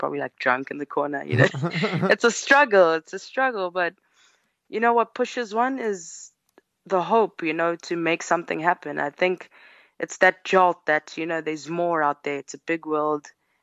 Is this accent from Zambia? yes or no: no; Eswatini; moved away as an adult; also born or lived in South Africa; I'm from Eswatini. I always tell the story. I got to Durban, started making it.